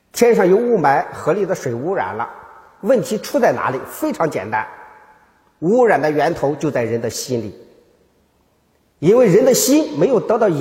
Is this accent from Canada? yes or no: no; China; 我们中国人就可以把自己的脚放到里头去洗